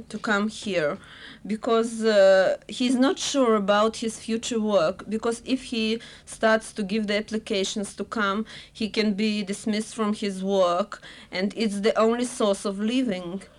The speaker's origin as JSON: {"language": "English", "country": "Lithuania", "second_language": "English", "moved": "yes", "said": "So we came from Lithuania, and we didn't have so large, strong difficulties as Professor, but we were waiting for the permission to come for 14 years."}